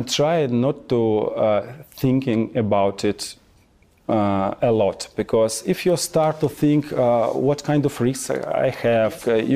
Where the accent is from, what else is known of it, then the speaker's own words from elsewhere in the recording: Russia; I'm 41 years old. It means that actually I'm a guy from the Soviet Union.